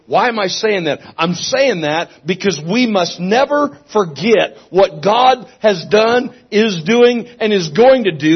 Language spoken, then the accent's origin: English; Myrtle Creek, Oregon, United States; I don't know what you think about Myrtle Creek, Oregon, but it's my hometown. I was born and raised right here.